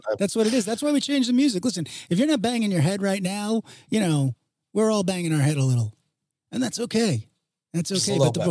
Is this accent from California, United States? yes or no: no; New York, United States; No, a Jew from Long Island. Yes, of course.